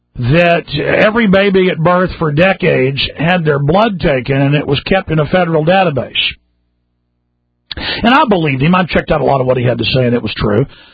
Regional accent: Dallas, Texas, United States; born there; I was born at Parkland in Dallas, Texas, 33 years ago.

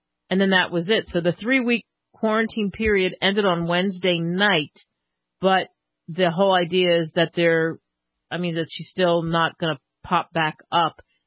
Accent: Northeast, United States; Because growing up in the Northeast, my mind was that's exactly what it was.

